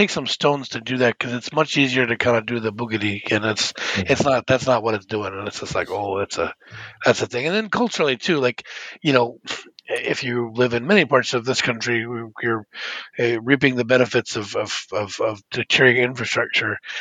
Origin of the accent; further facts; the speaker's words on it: United States; I'm an American, damn you.